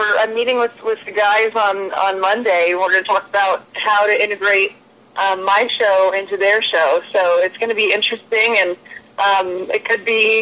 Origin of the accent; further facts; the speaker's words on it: Lake Tahoe, California, United States; I grew up in Lake Tahoe, went to high school in Lake Tahoe, which is in California.